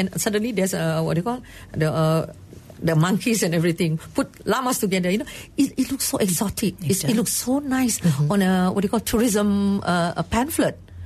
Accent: Sarawak, Malaysia; But in Sarawak, we have, of course, the Catholic and the Protestant, and I'm from the St. Thomas's and we all the same school.

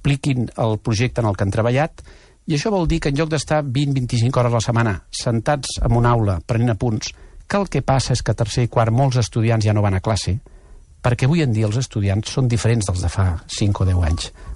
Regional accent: Catalonia, Spain; l'1 per 1.000 de la població, que som els catalans, produïm 10 vegades més

